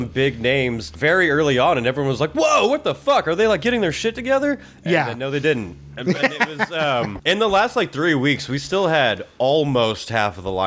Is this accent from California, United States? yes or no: yes; California, United States; Especially, we come from California.